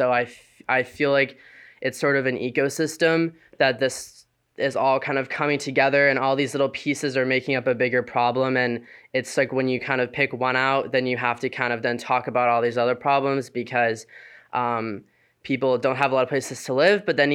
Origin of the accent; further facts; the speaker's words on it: Aurora, Illinois, United States; now in Connecticut, United States; I'm a senior journalism student at UConn, and I'm from Aurora, Illinois.